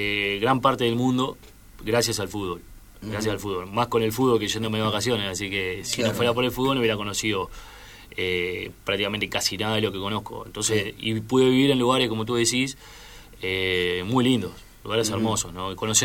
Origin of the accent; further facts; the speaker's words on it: Shangri-La, Canelones, Uruguay; also born or lived in Montevideo; Yo nací en Montevideo, pero a los dos años de edad, a los cuatro años de edad, mis padres me llevan a vivir a Shangri-La, que es la Costa de Oro, se llama. Es el primer balneario yendo de Montevideo para el este, está a 10 minutos de Montevideo. Y me crié ahí